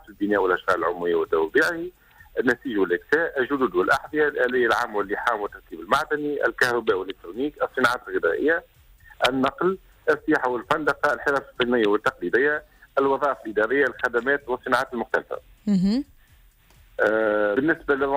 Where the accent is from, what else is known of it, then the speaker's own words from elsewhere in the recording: Tunisia; التصور العام اللي عندنا في تونس